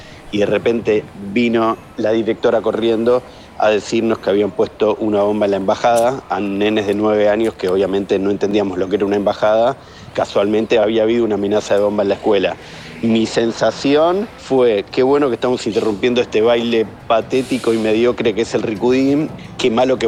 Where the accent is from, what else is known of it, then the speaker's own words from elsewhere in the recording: Argentina; nunca nos protegieron a nosotros como judíos argentinos, o como argentinos por lo menos.